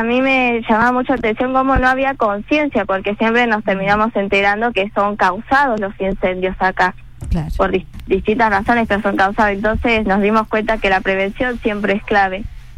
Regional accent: Villa Carlos Paz, Córdoba, Argentina; yo voy al Colegio Costa Azul, yo soy de Carlos Paz.

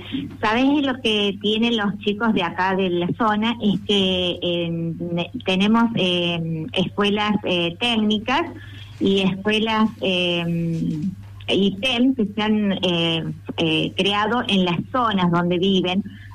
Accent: Argentina; Orgullo nacional, somos los abanderados de la República Argentina.

